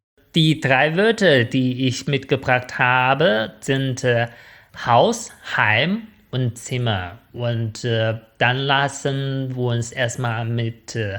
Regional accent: northern China, China; accent: Northern Chinese dialect; German is a second language; Vielleicht das liegt an meinem nordchinesischen Dialekt, was auch Mandarin heißt.

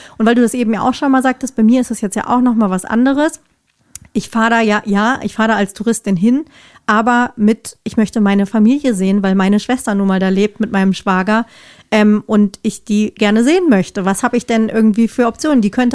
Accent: Marburg, Hesse, Germany; ich habe dahin mehr verwurzelt verwurzeltes Gefühl als in meiner Heimatstadt Marburg.

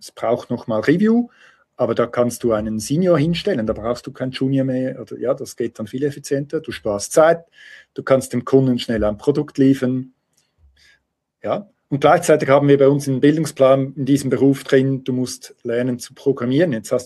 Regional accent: Switzerland; Also bei uns in der Schweiz ist es systemisch gewünscht, weil das Gesetz schreibt vor, dass alle 5 Jahre überprüft werden muss

